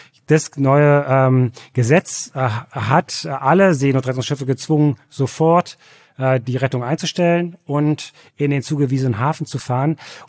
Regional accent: East Germany, Germany; born there; ich bin in Ostdeutschland geboren

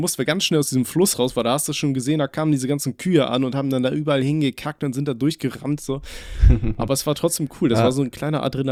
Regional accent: Aachen, North Rhine-Westphalia, Germany; born there; ich wurde in Aachen geboren

